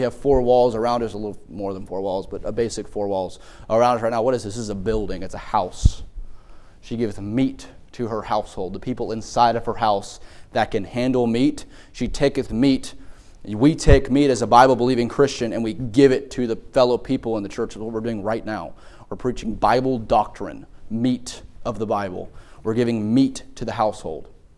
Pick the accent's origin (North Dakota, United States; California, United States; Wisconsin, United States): North Dakota, United States; I'm from North Dakota. We did a little bit of farming up there, and I understand a little bit how that works.